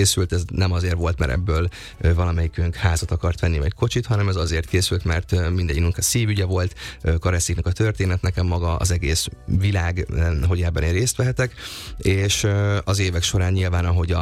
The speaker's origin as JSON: {"language": "Hungarian", "town": "Nyíregyháza", "region": "Szabolcs-Szatmár-Bereg", "country": "Hungary", "tie": "born or raised there", "lives_now": "Budapest, Hungary", "said": "akkor én egy tévéműsor kapcsán költöztem fel Budapestre Nyíregyházáról, én Nyíregyházán éltem, ott is érettségiztem le, már utolsó magántanulóként"}